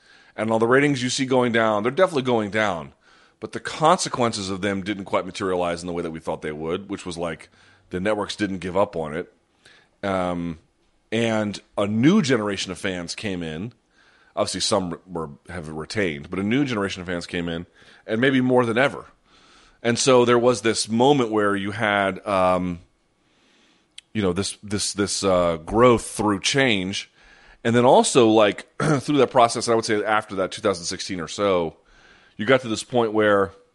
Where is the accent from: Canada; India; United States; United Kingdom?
India; New Delhi, Delhi; born there; But, yes, I was born in New Delhi, India. My sister was born in Beirut, and my brother was born in Paris. All of us, all over the world.